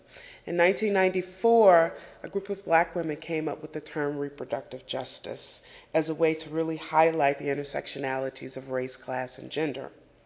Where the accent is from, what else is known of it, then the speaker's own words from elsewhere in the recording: Illinois, United States; former Representative Henry Hyde from my home state of Illinois